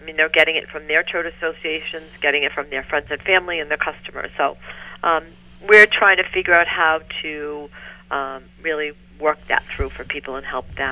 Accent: Waltham, Massachusetts, United States; I'm originally from Waltham, which is outside of Boston, and came up here to the Chamber 9 years ago

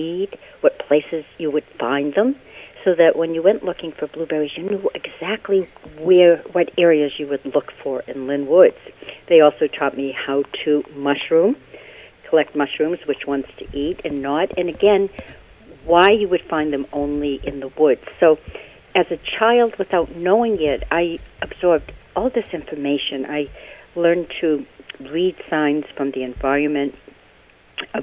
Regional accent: Lynn, Massachusetts, United States; I grew up in Lynn. And some people might say, well, all right. But I grew up next to Lynn Woods, and I come from a large family. My father's background is Irish. My mother's Polish

